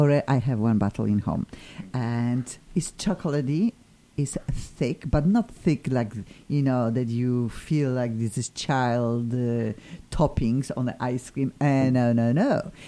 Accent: Poland; English is a second language; I am from Poland.

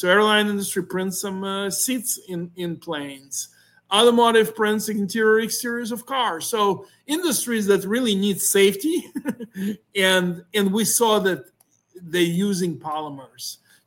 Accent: Ukraine; moved away; as you know, I came here from Ukraine, and I always, when I came here some 40 years ago, people said, well, next generation will do better than the current generation.

